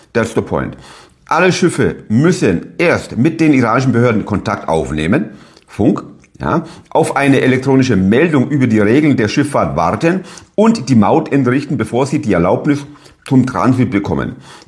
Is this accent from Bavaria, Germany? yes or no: yes; Bavaria, Germany; Ich kenne die Region, als wär's Oberfranken, meine Heimat, meine Originalheimat, ja?